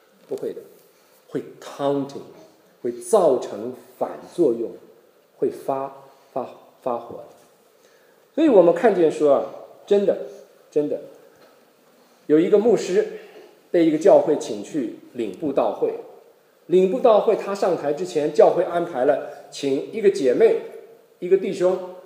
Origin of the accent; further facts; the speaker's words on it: Taiwan; moved away as an adult; also born or lived in China; now in United States; 所以我生在中国，长在台湾，后来在台湾念完了书，当完了兵，我就到美国啊生活。所以我现在在美国居住的时间比在中国和台湾加起来还要长。我在美国已经40多年，啊，70年代初期我到的美国。